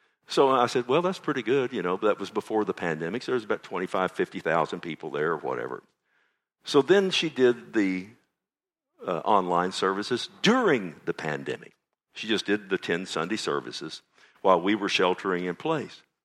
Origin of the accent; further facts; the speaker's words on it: Ireland; I'm Irish, of course.